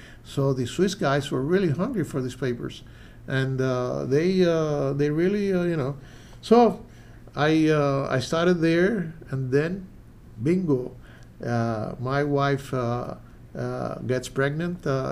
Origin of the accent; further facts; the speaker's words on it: Cuba; moved away; The government of Mexico will not give me a working visa because I was from Cuba.